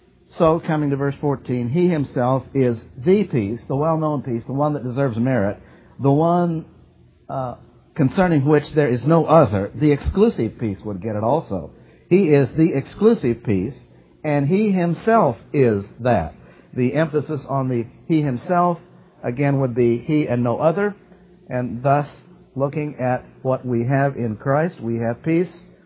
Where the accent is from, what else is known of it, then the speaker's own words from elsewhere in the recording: Ireland; I'm Irish. I could go there.